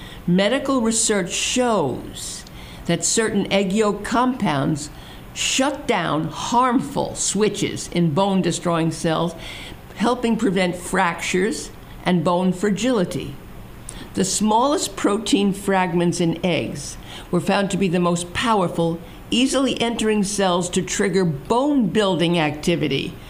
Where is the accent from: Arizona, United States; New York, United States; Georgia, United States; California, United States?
New York, United States; Brooklyn; And I'm from Brooklyn, so I talk like that, okay?